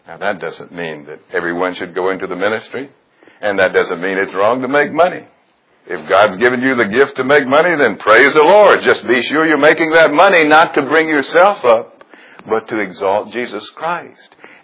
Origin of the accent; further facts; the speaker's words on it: Jackson, United States; when I was growing up in Jackson, there were four boys and we were in one bedroom.